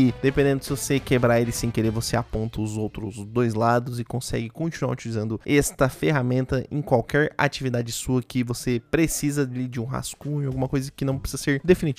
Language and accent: Portuguese; São Paulo, Brazil; sou de Sampa, meu.